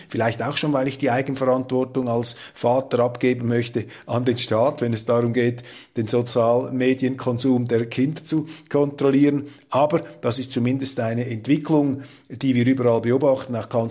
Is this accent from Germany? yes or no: no; Switzerland; dann frage ich mich jetzt einfach als Schweizer um 25% Deutscher, wie hat man eigentlich die historischen Erfahrungen verarbeitet